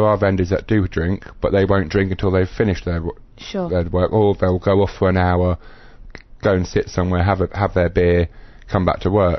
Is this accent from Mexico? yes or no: no; Jersey; I'm from Jersey originally, in the Channel Islands.